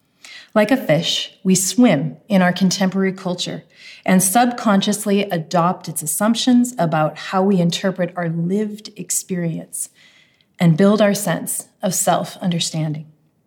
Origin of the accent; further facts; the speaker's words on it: United States; I might say that I grew up in the United States. It's true, I did.